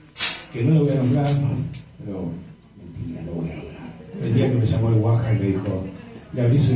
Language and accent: Spanish; Argentina; que es lo que nos caracteriza como pueblo argentino